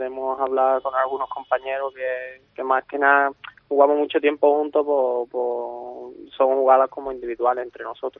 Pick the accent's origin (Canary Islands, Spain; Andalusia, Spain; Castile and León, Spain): Andalusia, Spain; El Puerto de Santa María; De Puerto Santa María.